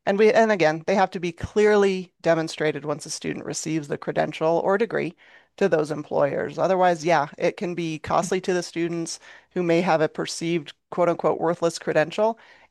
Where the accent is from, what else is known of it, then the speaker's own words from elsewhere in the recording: Colorado, United States; In Colorado, my home state, the Colorado Behavioral Health Pathway was built with the Colorado community system